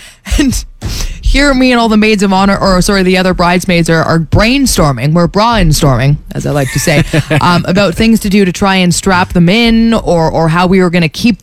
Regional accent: Toronto, Ontario, Canada; I am a Leafs fan. I'm from Toronto.

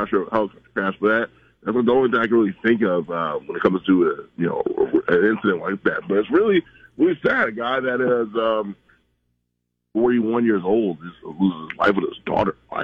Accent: Los Angeles, California, United States; I'm from Los Angeles. I'm from Southern California, so this one hurts more than most.

